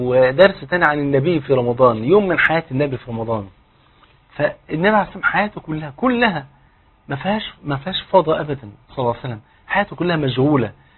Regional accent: Egypt

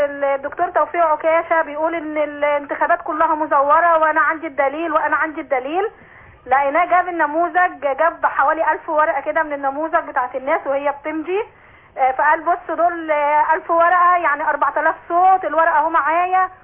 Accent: Alexandria, Alexandria Governorate, Egypt; من اسكندرية.

